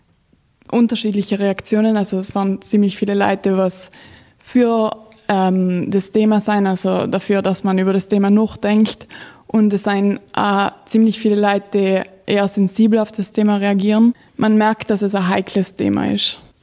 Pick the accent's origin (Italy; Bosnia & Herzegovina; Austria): Italy; Bolzano, Trentino-Alto Adige; Also ich bin in Bozen aufgewachsen und habe ziemlich viel Lokalgeschichte gelesen.